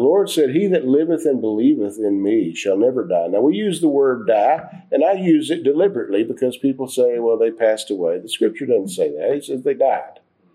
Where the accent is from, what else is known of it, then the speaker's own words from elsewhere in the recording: United States; You know, I'm glad I'm an American. I'm real happy about that.